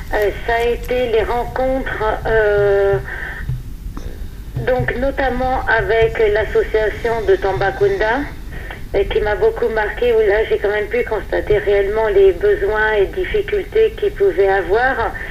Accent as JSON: {"language": "French", "country": "France", "said": "chez nous en France, visiter une école, c'est quelque chose de bien cadré"}